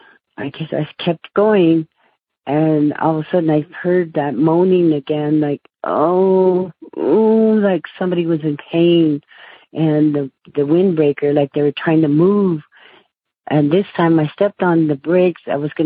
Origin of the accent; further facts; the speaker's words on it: United States; I was 17 years old. I lived in the city, and I'm Native American. My aunt took me back to the reservation.